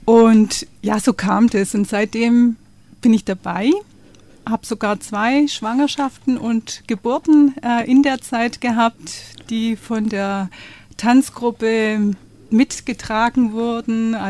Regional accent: Reusten, Baden-Württemberg, Germany; ich bin in Reusten aufgewachsen, das ist der Nachbarort.

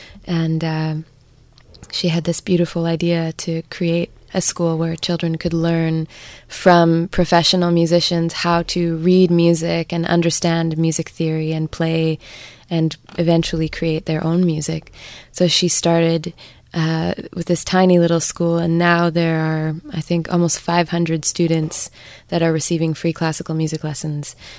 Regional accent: Canada; We are from Canada and we also met in Canada.

